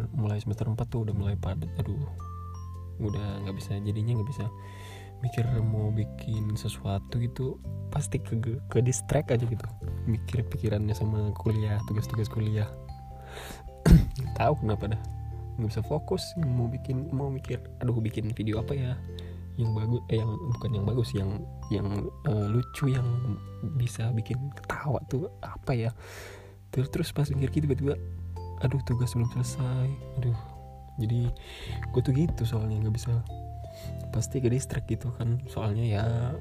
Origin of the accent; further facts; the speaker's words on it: Makassar, South Sulawesi, Indonesia; now in Yogyakarta, Indonesia; Jadi gue itu orang asli Makassar yang pindah ke Jogja soalnya sekeluarga.